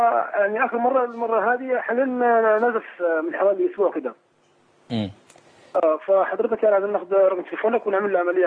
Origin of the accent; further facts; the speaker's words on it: Upper Egypt, Egypt; now in Saudi Arabia; احنا من الصعيد يا دكتور، انا مقيم في السعوديه.